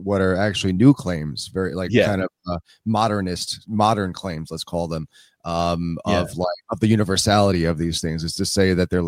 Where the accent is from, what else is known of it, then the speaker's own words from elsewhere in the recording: New York, United States; I'm from New York too.